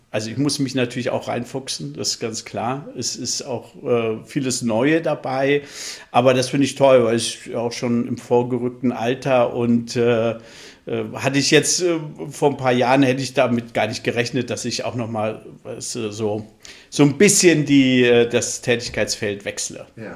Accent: Northern Germany, Germany; Gebürtiger Mittelhesse, aber aufgewachsen in Flensburg. Also ich würde mich auch als Nordlicht bezeichnen.

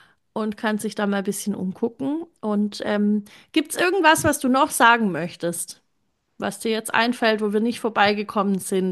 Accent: Baden-Württemberg, Germany; ich komm aus dem Schwabenland. Bei uns ist BEP ein Kleber.

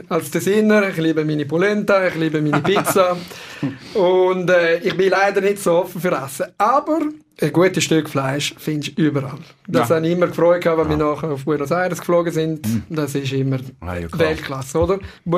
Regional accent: Ticino, Switzerland; Und vielleicht gehört ja vom Dialekt. Ich bin nicht gebürtiger Deutschschweizer, sondern Ticino. Genau. Und wohne jetzt da seit 10 Jahren in der Deutschschweiz

